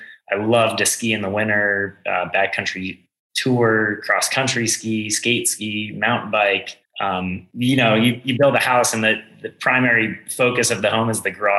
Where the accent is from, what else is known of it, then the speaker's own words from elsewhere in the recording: Montana, United States; also born or lived in Wyoming; I was born in Wyoming. I was actually raised in Montana.